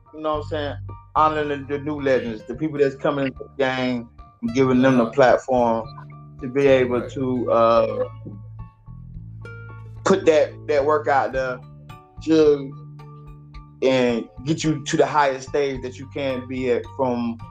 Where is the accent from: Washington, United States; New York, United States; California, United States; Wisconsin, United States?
California, United States; Even though I'm from, you know what I'm saying, I'm from the Bay where the case is, we like, yo.